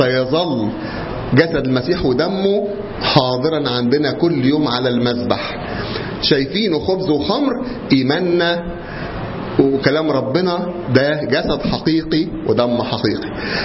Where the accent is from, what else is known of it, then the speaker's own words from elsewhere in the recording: Egypt; العليقة دي طبعا عندنا في مصر